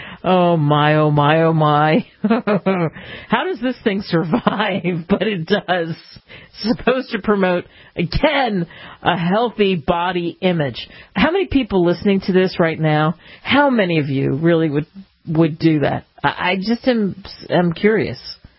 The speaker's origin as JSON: {"language": "English", "town": "Philadelphia", "region": "Pennsylvania", "country": "United States", "said": "my family, I'm from the Philadelphia area, my family lives there"}